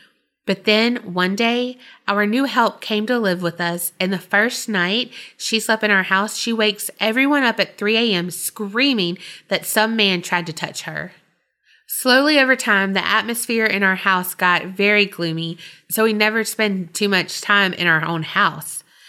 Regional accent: India; I'm 21 and I'm from India.

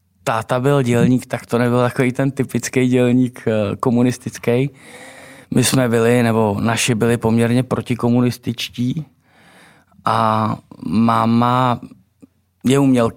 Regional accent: České Budějovice, South Bohemian Region, Czechia; rodák jsem z druhé strany, řekněme z jiného směru. Rodák jsem přímo z Budějovic, ale směrem vlastně na Novohradský hory jsme měli chalupu, kde jsem trávil vlastně svoje dětství kompletně.

